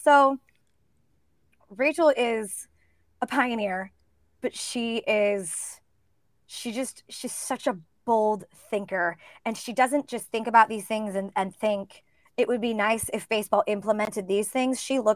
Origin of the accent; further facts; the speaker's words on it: California, United States; I grew up in California where everybody speaks sort of a Mexican, not sort of, they speak a Mexican dialect